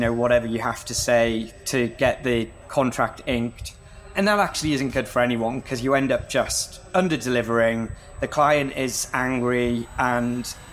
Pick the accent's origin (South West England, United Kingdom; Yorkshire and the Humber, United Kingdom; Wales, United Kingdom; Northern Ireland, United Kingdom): Yorkshire and the Humber, United Kingdom; Harrogate; I grew up in North Yorkshire. In a town called Harrogate, and really not from a massively entrepreneurial background.